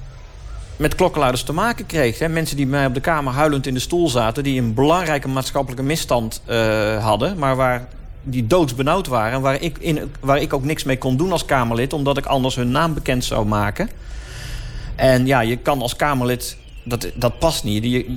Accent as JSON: {"language": "Dutch", "town": "Hilvarenbeek", "region": "North Brabant", "country": "Netherlands", "said": "Ik kom uit Hilvarenbeek, vlak aan de Belgische grens."}